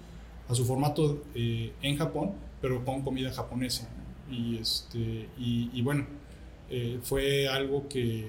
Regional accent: Guadalajara, Jalisco, Mexico; Soy nacido aquí en Guadalajara. Como bien dijiste, de padres japoneses que migraron en los 60s aquí a esta ciudad, ¿no? Yo soy ya tapatío.

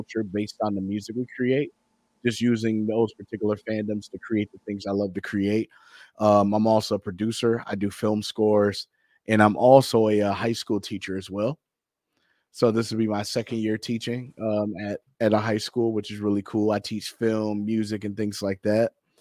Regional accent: Detroit, Michigan, United States; I'm from Detroit.

